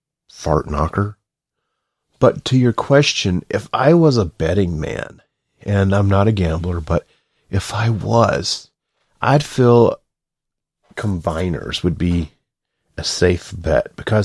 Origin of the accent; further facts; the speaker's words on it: the South, United States; I'm from the South. And that's my excuse. But I'm just, sometimes I have I've called my cat a cot before.